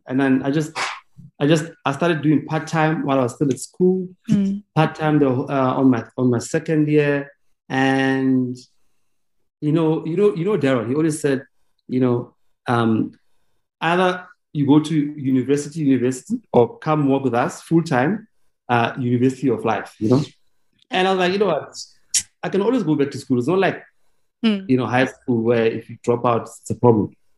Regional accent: Vereeniging, Gauteng, South Africa; So high school, I was at high school briefly. So I went to General Smuts in Vereeniging, and I was always interested in the arts, you know?

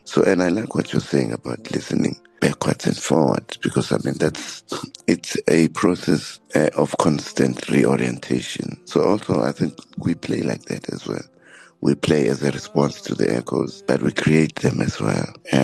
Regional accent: South Africa; all of us as South African musicians

